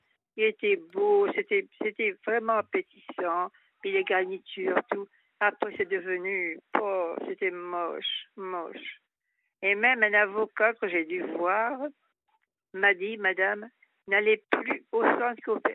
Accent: Arras, Hauts-de-France, France; now in Seine-Saint-Denis, France; Des Hauts-de-France, d'Arras.

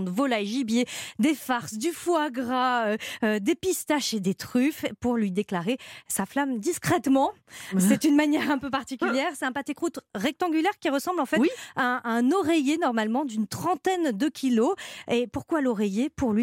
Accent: Lyon, Auvergne-Rhône-Alpes, France; Ah, je suis lyonnaise, alors bon, on dit pâté croûte.

